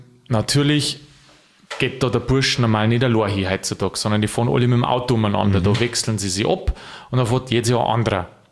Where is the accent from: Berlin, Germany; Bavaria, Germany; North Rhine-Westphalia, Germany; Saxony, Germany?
Bavaria, Germany; Ich sage dir jetzt aber den Brauch aus Niederbayern oder aus da der Region, wo ich herkomme